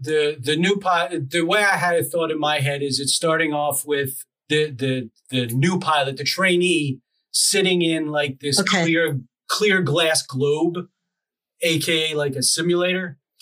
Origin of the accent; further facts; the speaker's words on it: Ireland; I am Irish, so I also become transparent in the winter.